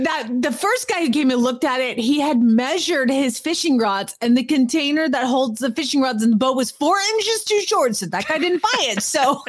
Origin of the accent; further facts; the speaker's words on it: Atlanta, Georgia, United States; I'm from Atlanta, so I know how things go.